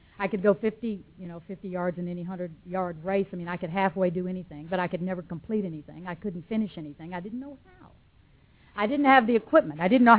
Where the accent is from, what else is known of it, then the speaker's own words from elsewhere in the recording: Arkansas, United States; born there; I was born in Arkansas, and that's the state where the only virgins are girls who can outrun their brothers.